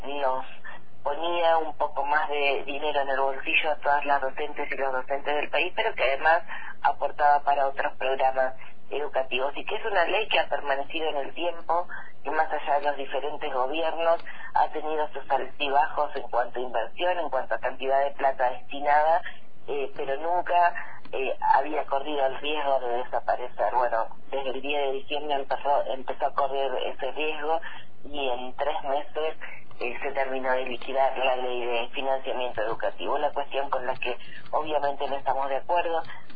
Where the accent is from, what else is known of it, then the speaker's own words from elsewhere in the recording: Argentina; es una pelea que tenemos que dar como pueblo argentino